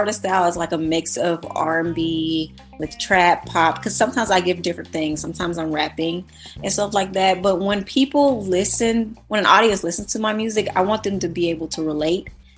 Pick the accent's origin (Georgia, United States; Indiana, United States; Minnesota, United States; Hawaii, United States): Georgia, United States; Morrow; also born or lived in Atlanta; I'm from Atlanta, Georgia, but I grew up in a town called Morrow, Georgia, which is like in Plain County, which is like 15 minutes from the city.